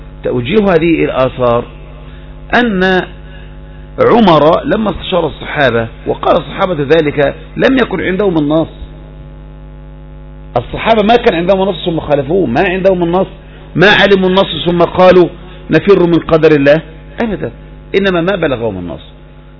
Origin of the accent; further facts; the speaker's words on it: Egypt; الآن عندنا في مصر، لكن إحنا عندنا وباء كبدي